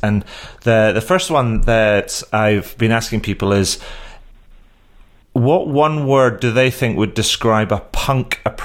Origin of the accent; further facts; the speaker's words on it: Scotland, United Kingdom; also born or lived in Yorkshire; Because I used to live in Yorkshire, although I'm originally from Scotland, so we like things from up north.